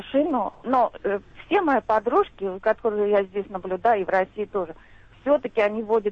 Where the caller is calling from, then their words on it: France; Вот я звоню вам из Франции.